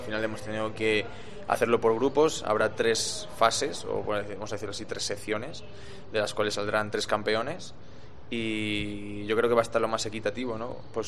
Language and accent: Spanish; Laguna de Duero, Castile and León, Spain; born there; yo soy nacido de Laguna de Duero